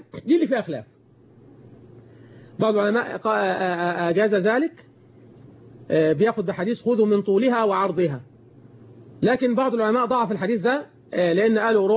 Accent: Egypt; في مصر هنا في بلدنا مصر

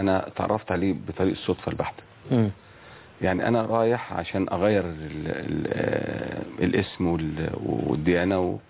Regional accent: Minya, Minya Governorate, Egypt; born there; لازم اسافر المنيا مسقط رأسي

